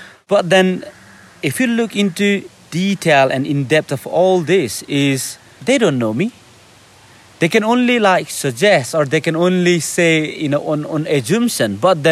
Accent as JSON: {"language": "English", "country": "Nepal", "second_language": "English", "said": "I'm from Nepal, I'm brown, and I'm going on this selection."}